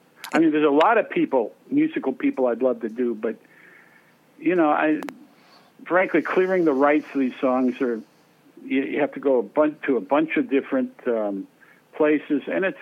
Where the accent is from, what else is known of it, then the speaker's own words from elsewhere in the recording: Seattle, Washington, United States; And growing up in Seattle, you know, my father was, you know, is a businessman and all my family.